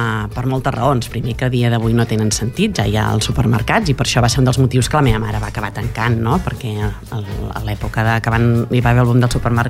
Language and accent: Catalan; Fonteta, Catalonia, Spain; jo soc de Fonteta, de tota la vida, malgrat bueno, he estat per feina viatjant moltíssim, però bueno, la terra tira molt. I a casa som de pagès